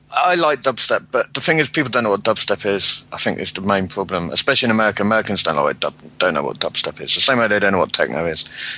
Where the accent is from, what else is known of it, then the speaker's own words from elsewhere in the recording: Bristol, South West England, United Kingdom; I come from Bristol and Bristol is one of the places where dubstep was invented